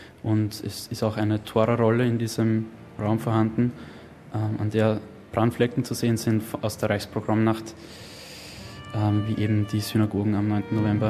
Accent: Linz, Upper Austria, Austria; sieht man auch ein Bild von meiner Heimatstadt Linz

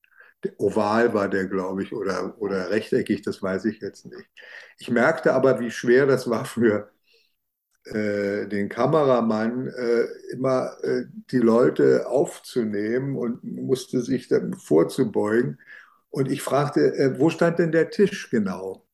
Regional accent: Berlin, Germany; ich kannte die Wannsee-Villa so als Berliner, ich bin Berliner

